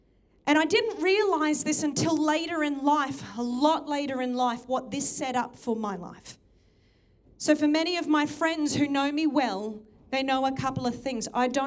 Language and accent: English; Townsville, Queensland, Australia; I was from Townsville and there was a lot of weird people in Townsville and I didn't want to be one of them.